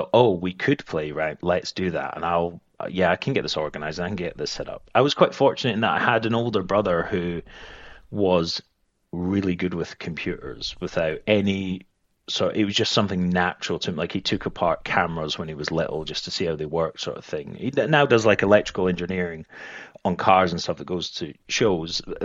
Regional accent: Edinburgh, Scotland, United Kingdom; also born or lived in Aberdeen; I was actually born in Aberdeen, but moved to Edinburgh very early, like 2 years old. So Edinburgh is my hometown. That's where I grew up. It's where I went to school, and I didn't move away from Edinburgh until I went to university in Sheffield.

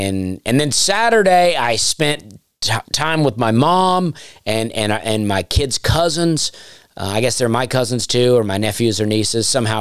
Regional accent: Opelika, Alabama, United States; growing up in Opelika, which is, across the tracks, you might say, even though Opelika is very nice.

